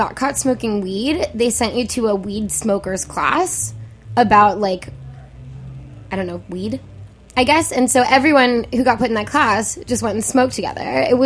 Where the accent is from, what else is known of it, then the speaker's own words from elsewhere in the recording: San Francisco, California, United States; now in New York, United States; I'm from San Francisco.